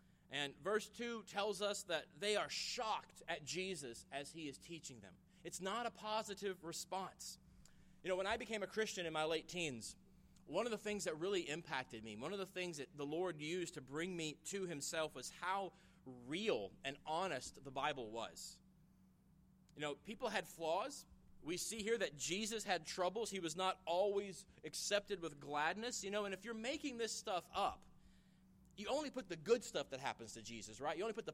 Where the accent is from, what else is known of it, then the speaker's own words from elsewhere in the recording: Memphis, Tennessee, United States; also born or lived in Germantown; now in Boston, United States; So I'm a Memphis boy. I was born in Memphis, went to high school in Germantown.